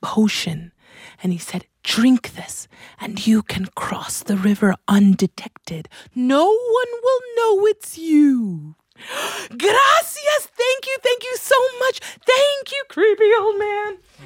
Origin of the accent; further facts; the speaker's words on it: Chicago, Illinois, United States; growing up in Chicago and traveling to Colombia, where my familia lives. We would always dance Colombian cumbia.